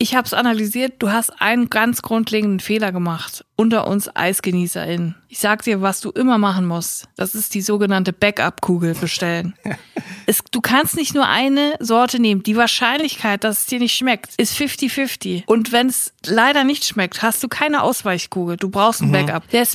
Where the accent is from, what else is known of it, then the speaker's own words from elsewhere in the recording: Netphen, North Rhine-Westphalia, Germany; Und ich bin auch nicht aufgewachsen in Siegen, sondern in Netphen.